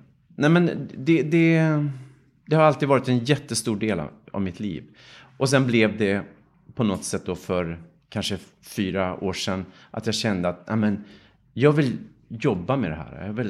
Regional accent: Sundborn, Dalarna County, Sweden; när jag växte upp i Sundborn i Dalarna, så var det väldigt mycket trädgård runt omkring mig.

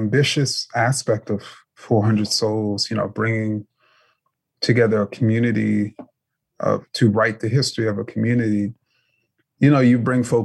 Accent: New York City, New York, United States; So I grew up in New York City. I was a huge, huge New York Knicks fan.

